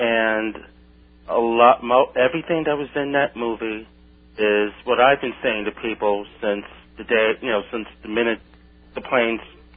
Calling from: Queens, New York, United States; Queens, Jamaica.

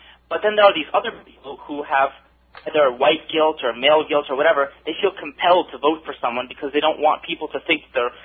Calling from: New York, United States; I'm calling from New York.

